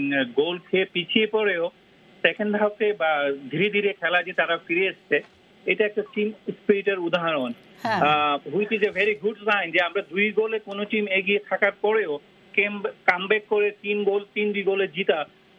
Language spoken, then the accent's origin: Bangla; Bangladesh; আমরা যারা আমি যখন খেলতাম বা আমরা যারা মানে বাংলাদেশি বা ওই দিকের, আমরা সবসময় ব্রাজিল আর আর্জেন্টিনার একটা ইয়ে দেখেছি